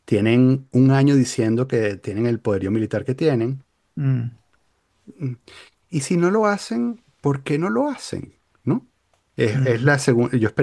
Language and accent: Spanish; Venezuela; Y yo, como venezolano